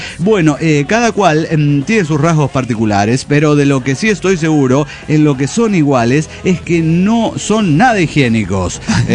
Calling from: Nezahualcóyotl, State of Mexico, Mexico; de Nezahualcóyotl, México.

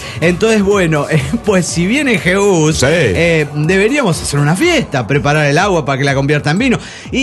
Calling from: Chichinales, Río Negro, Argentina; de Chichinales, Argentina.

